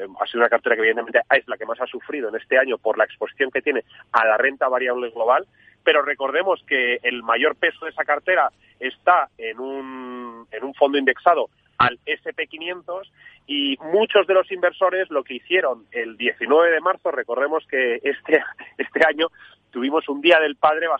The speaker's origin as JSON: {"language": "Spanish", "country": "Spain", "said": "como español y como gestora 100% española"}